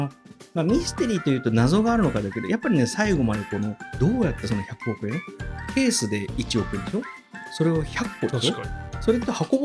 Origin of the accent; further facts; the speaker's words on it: Nagoya, Aichi, Japan; そうそうそう、はい。だから、愛知県、名古屋からでも、本当にもうすぐ1時間ちょいで行けるんだけど